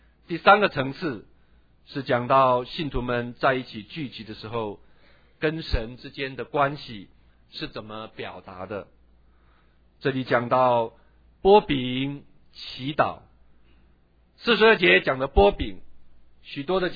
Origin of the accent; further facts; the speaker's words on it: Taiwan; now in United States; 这个在我们在台湾长大跟在美国，我不明白这样的事情